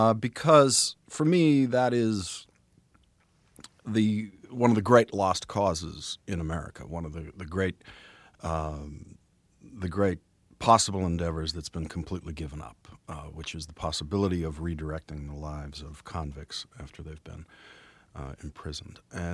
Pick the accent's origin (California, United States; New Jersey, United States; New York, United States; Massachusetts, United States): Massachusetts, United States; Boston; I'm Irish. I'm from Boston.